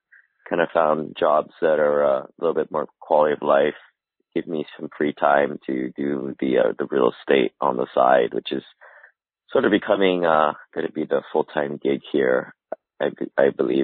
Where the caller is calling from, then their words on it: Honolulu, Hawaii, United States; I'm in Honolulu, Hawaii.